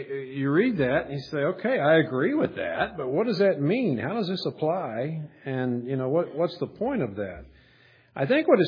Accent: Oklahoma, United States; because it's all weird to me because I'm from Oklahoma.

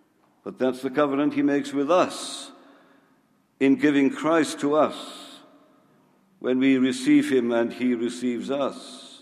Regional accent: Wales, United Kingdom; now in United States; We are citizens of the United Kingdom. They used to call it Great Britain. We are also Welsh by birth.

